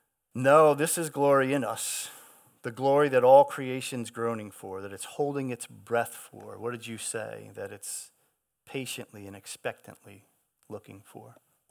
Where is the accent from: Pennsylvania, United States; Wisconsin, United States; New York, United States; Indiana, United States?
New York, United States; Long Island; That's when you can hear that I'm from Long Island.